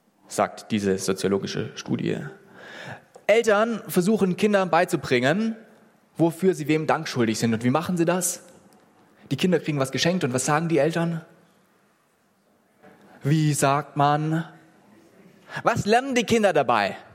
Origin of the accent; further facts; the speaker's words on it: Swabia, Germany; ich bin ja Schwabe